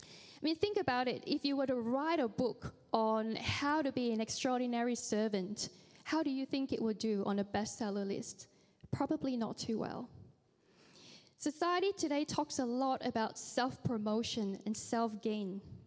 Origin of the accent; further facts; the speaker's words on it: Malaysia; I mean, growing up in Malaysia, there were a few important words that we had to learn as soon as we could speak.